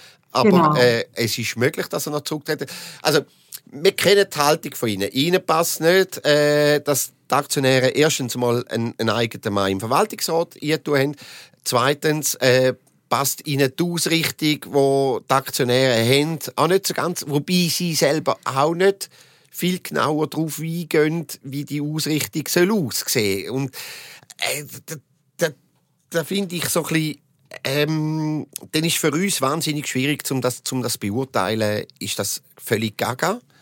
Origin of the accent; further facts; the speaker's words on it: Appenzell, Switzerland; also born or lived in St. Gallen; das habe ich als noch von St. Gallen, als Appenzeller, noch nie erlebt in dieser Stadt.